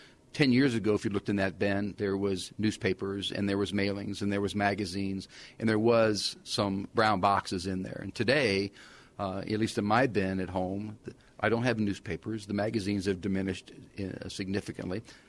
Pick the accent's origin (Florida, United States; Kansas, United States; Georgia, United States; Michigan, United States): Michigan, United States; Detroit; I'm actually originally from the Detroit area. Now, that's been a while ago. But when I was growing up in the state of Michigan, I believe directionally there was around 40 paper mills.